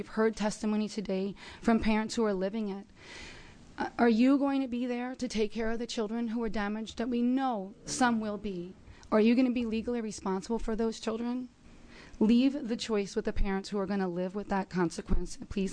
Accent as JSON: {"language": "English", "town": "Hillsboro", "country": "United States", "said": "Good afternoon. … I'm from Hillsboro."}